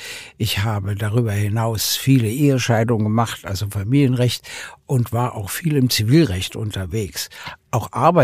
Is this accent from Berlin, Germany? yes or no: yes; Berlin, Germany; Ich bin natürlich nur auf Hund und Katze und den Tierpark gekommen, auf nichts anderes als Berliner.